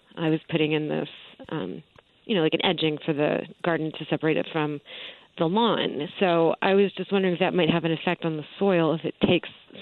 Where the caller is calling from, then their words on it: Newark, Delaware, United States; I'm calling from Newark, Delaware.